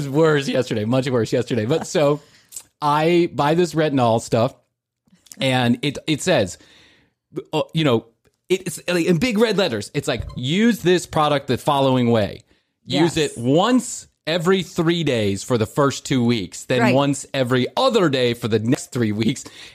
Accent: Ireland; First of all, I'm Irish.

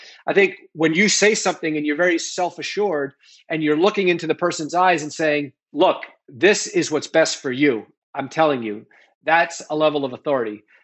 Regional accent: New York, United States; I started out as a lawyer. I grew up in New York and was in law school my second year at Vanderbilt Law School

